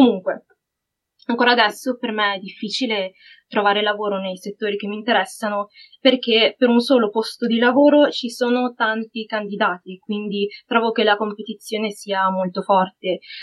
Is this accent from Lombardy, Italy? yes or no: yes; Milan, Lombardy, Italy; ho 24 anni e sono di Milano.